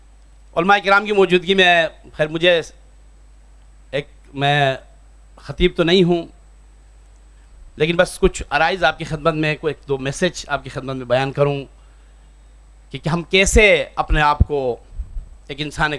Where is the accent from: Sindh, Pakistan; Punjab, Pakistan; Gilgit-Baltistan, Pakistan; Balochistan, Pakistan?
Gilgit-Baltistan, Pakistan; Skardu; اسکردو سے تعلق ہے میرا،